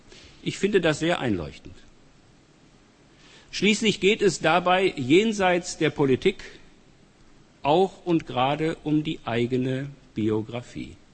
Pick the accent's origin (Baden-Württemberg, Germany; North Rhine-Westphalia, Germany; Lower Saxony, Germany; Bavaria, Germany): North Rhine-Westphalia, Germany; Bochum; Als Bochumer, also als jemand, der aus dem Ruhrgebiet kommt